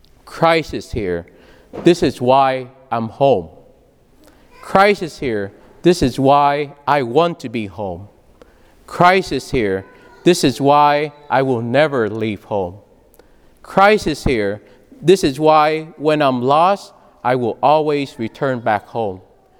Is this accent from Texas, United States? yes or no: yes; Texas, United States; I'm far away from Texas, right? From my own home.